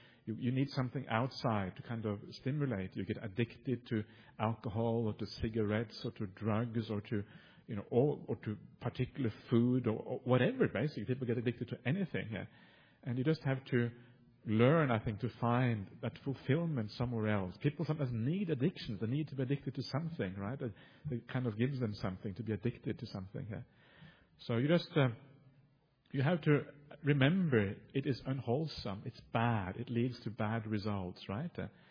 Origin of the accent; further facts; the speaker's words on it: Norway; English is a second language; I'm from Norway. In Norway, people are very direct.